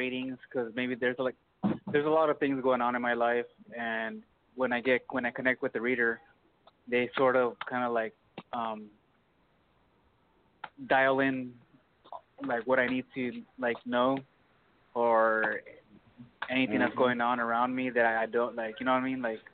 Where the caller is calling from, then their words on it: King City, California, United States; My date of birth is September 27, 1987. I'm calling from King City, California.